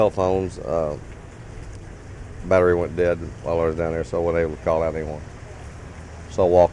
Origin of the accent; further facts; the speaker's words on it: Hot Springs, Arkansas, United States; I'm from Hot Springs, Arkansas.